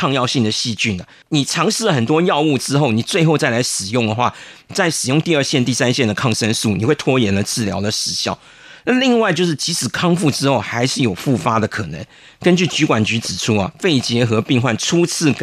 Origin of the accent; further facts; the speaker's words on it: Taiwan; 那我们台湾人的疤是一个圆形的嘛。